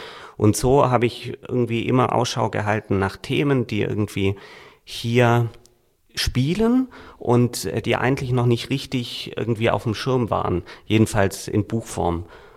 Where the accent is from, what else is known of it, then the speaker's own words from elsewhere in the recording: Reutlingen, Baden-Württemberg, Germany; Und ich komme aus Reutlingen und wir kamen dann über Heidelberg, Heilbronn